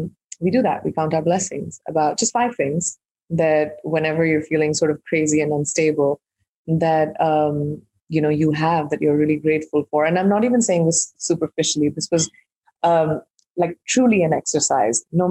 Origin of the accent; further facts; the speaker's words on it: India; I'm an Indian who's grown up in India and understands the complexity of the diversity of that country.